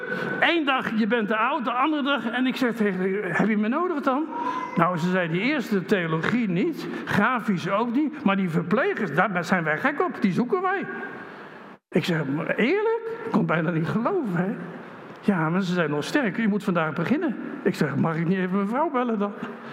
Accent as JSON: {"language": "Dutch", "town": "Zelhem", "region": "Gelderland", "country": "Netherlands", "said": "Op een gegeven moment dacht ik, ergens in Zelm, en ik kom uit Zelm."}